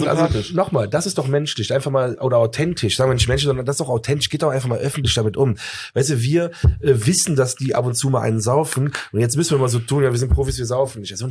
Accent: North Rhine-Westphalia, Germany; Also ich wusste, dass ich natürlich aus dem Rheinland komme

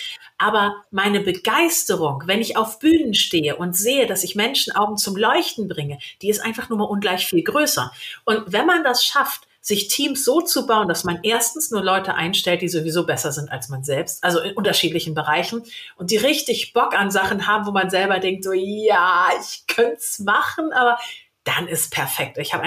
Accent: Hamburg, Germany; als Hamburger weiß man ja, das Wetter ist gut, wenn der Regen warm ist.

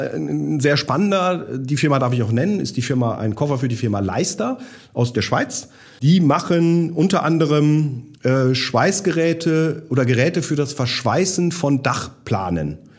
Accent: Germany; accent: German; Ich war eigentlich da, um mit meinem charmanten deutschen Akzent die Produkte so ein bisschen zu präsentieren.

